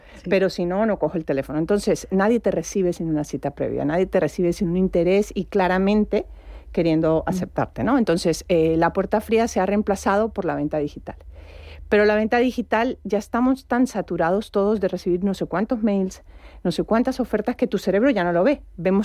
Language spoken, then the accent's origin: Spanish; Colombia; yo soy mujer, soy colombiana, de más de 40 años